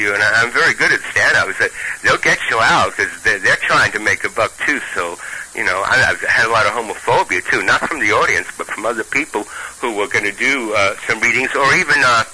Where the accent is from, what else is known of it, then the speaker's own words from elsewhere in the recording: New York, United States; accent: Brooklyn; I'm glad I still have some of my accent. I like Brooklyn accents.